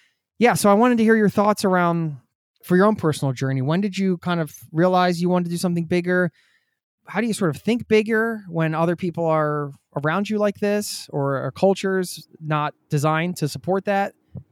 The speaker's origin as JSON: {"language": "English", "region": "Pennsylvania", "country": "United States", "said": "Yeah, I'm from outside of Philly, so, you know, we grew up in the same area."}